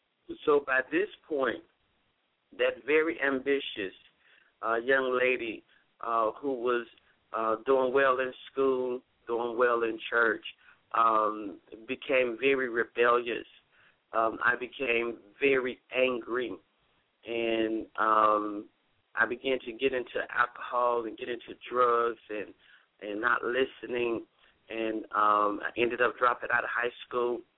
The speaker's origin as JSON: {"language": "English", "town": "Chicago", "region": "Illinois", "country": "United States", "said": "Yes, I am from Chicago, Illinois. I am the youngest of 8 children."}